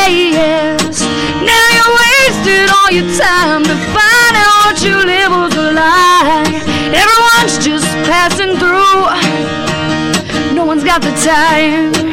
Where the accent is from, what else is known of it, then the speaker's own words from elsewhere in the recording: Hazleton, Pennsylvania, United States; now in Wilkes-Barre, United States; I'm local. I'm originally from Hazleton. I live in Wilkes-Barre now.